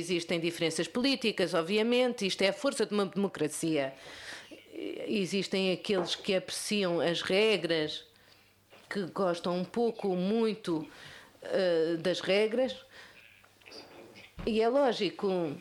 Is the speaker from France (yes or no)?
yes; France; Portuguese is a second language; e não estou a falar como francês